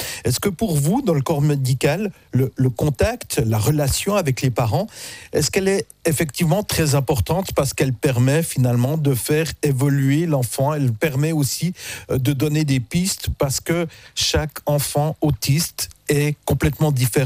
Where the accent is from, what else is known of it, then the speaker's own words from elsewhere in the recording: Switzerland; chez nous, en Suisse